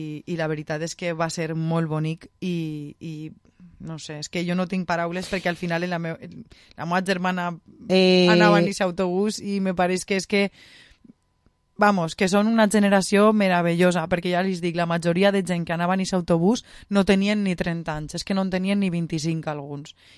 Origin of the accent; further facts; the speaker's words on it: Algemesí, Valencian Community, Spain; El meu poble, on vaig néixer, no era el Gemesí.